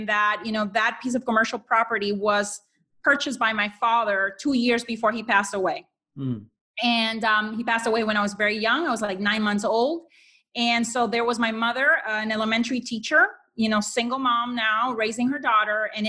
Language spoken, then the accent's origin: English; Honduras; now in United States; I'm originally from Honduras. Steve and I came here into the U.S. in 1995.